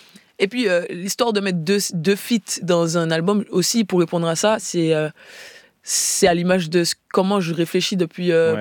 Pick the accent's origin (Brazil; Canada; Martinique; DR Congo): Martinique; Moi, je suis martiniquaise.